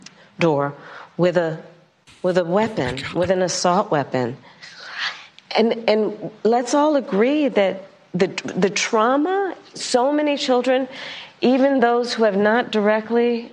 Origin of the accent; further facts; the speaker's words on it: California, United States; Only, well, I grew up in California. We also had earthquake drills.